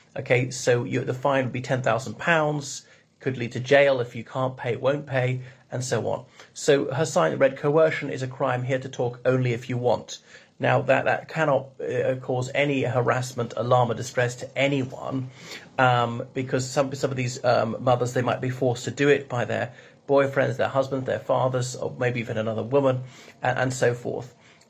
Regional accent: Ireland; from Ireland.

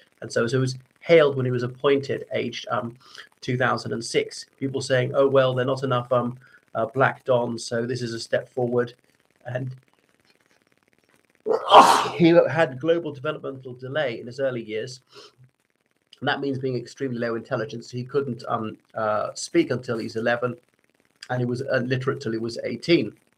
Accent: Ireland; o everyone … from Ireland.

